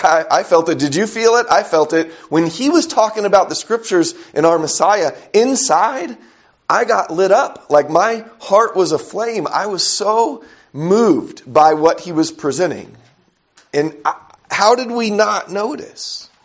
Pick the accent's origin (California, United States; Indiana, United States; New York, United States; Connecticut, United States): California, United States; growing up in Southern California, pretty dark place I grew up. A lot of bad things going on around me as a kid.